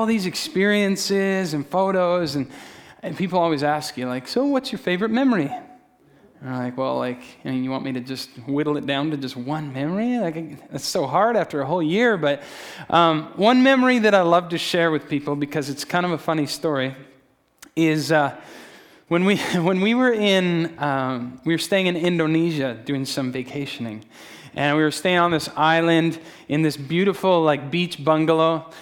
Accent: Alberta, Canada; we come from Alberta, and we lived there pretty much our whole lives.

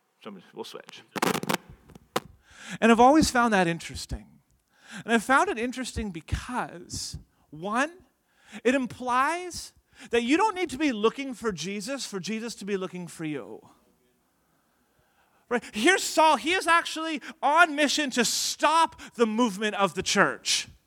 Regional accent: Nanaimo, British Columbia, Canada; also born or lived in Edmonton; now in Victoria, Canada; I grew up in Nanaimo, went to school in Edmonton, came back and pastored in Nanaimo, then went back and pastored in Edmonton. Now I'm back pastoring in Victoria.

